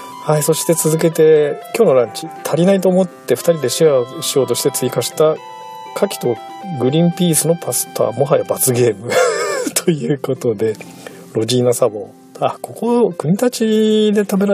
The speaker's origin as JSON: {"language": "Japanese", "town": "Izumo", "region": "Shimane", "country": "Japan", "tie": "born or raised there", "said": "私の実家がある田舎の出雲大社"}